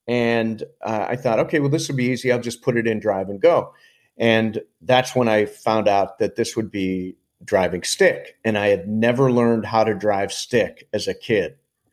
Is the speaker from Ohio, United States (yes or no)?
yes; Toledo, Ohio, United States; also born or lived in Altoona, Pennsylvania; Moved when I was really young, So I didn't, although I visited Altoona all the time, I didn't, probably when I was six or seven, I left Altoona and came to Toledo.